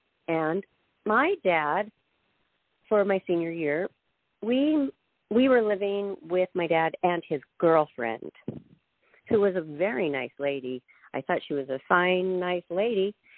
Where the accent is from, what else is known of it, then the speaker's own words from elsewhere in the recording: Spokane, Washington, United States; born there; By the way, very close to where I was born in Spokane, Washington.